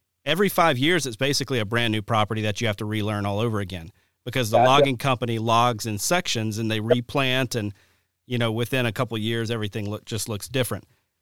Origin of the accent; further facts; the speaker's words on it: Alabama, United States; when I first moved to Wisconsin, It was amazing. You know, growing up in Alabama, it was like, man, it's really tough to find beds and bedding in general